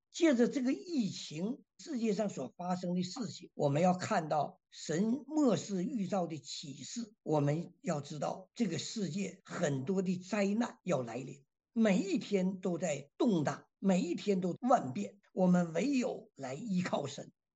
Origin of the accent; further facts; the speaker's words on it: China; 今天可以使用我们从大陆来的像我们这样的人来走出国门